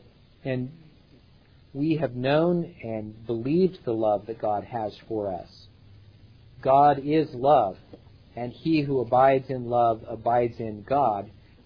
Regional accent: Topeka, Kansas, United States; President Ford came to my hometown, to Topeka, Kansas

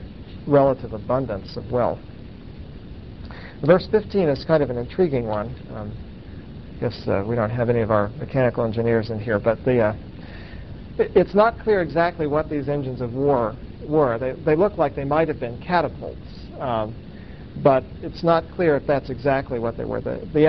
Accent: Oklahoma, United States; Here we are from Oklahoma. That's not our guy, you know. Not everyone in Oklahoma agrees with that.

